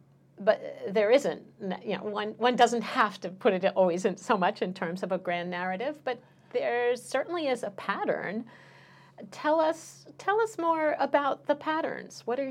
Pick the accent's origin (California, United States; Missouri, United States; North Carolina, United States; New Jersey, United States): New Jersey, United States; Princeton; I grew up in Princeton, New Jersey, and my dad commuted a pretty long, it was 2 hours door to door into New York.